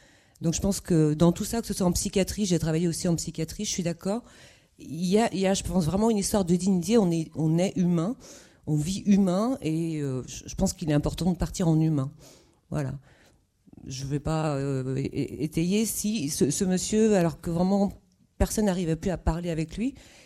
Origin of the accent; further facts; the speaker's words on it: Niort, Nouvelle-Aquitaine, France; Bonjour, moi je viens de Niort